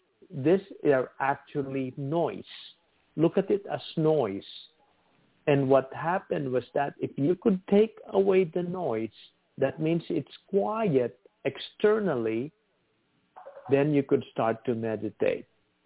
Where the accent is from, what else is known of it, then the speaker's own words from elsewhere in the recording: New York, United States; Listen, we're here, we're in the East Coast. We were hit, we're from New York and New Jersey area